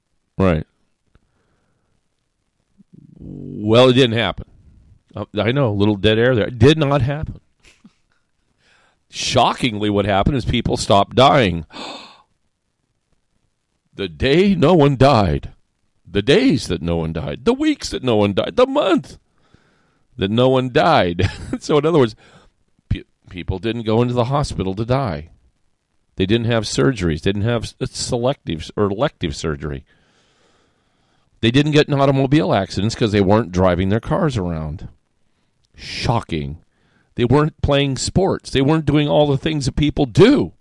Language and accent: English; Erie, Pennsylvania, United States; born there; I was born in Erie, Pennsylvania.